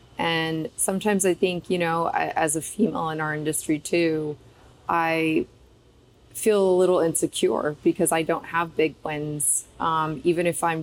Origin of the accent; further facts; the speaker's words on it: Oakland, California, United States; So I get the question all the time, where are you from? Oakland, California, as you know, a very urban city center, not much, you know, agriculture production happening there. But I grew up with the storytelling of agriculture. See, my parents came here from Romania.